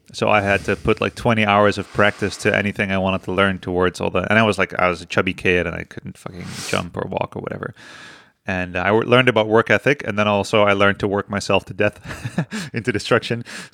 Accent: Netherlands; I'm from the Netherlands.

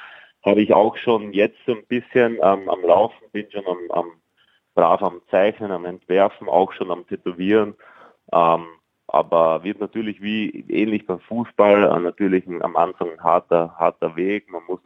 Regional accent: Austria; ich bin groß geworden in einem sehr, sehr flachen Bundesland in Österreich. Wenig bis gar keine Berge. Viel Wein, sehr, sehr große Weingegend.

